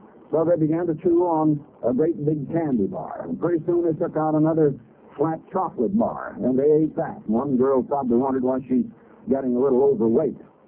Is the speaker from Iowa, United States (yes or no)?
yes; Iowa, United States; I was born and raised in Iowa, and we'd go out and go bobsledding or skating in the winter